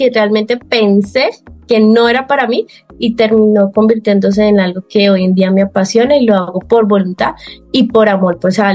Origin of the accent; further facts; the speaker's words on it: Meta, Colombia; Yo inicialmente empecé en el departamento del Meta. Yo soy llanera, actualmente vivía en la ciudad de Villavicencio.